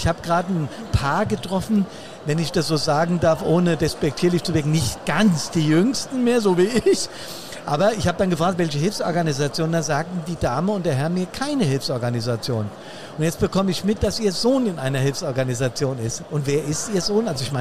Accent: Bad Soden am Taunus, Hesse, Germany; ich bin 1969 in die Feuerwehr meiner Heimatstadt Bad Soden am Taunus eingetreten. Tja, da war ich gerade mal 8 Jahre alt.

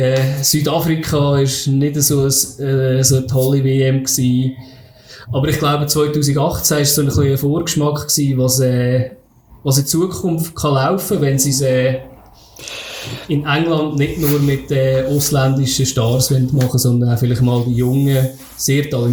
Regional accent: Switzerland; die Schweiz ist so in der Zeit, wo ich aufgewachsen bin und mich für Fußball interessiert habe, ja, jetzt nicht so spektakulär gewesen.

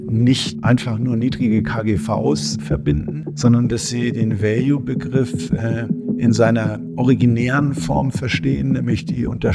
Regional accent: Hamburg, Germany; Ja, ich bin in Hamburg aufgewachsen, habe da meine Banklehre gemacht, BWL studiert in Hamburg

